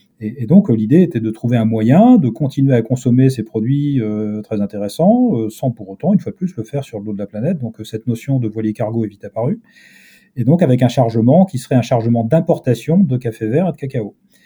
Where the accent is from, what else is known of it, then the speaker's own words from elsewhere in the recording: Brittany, France; On est breton, on regarde en face, on voit rapidement New York comme zone de chalandise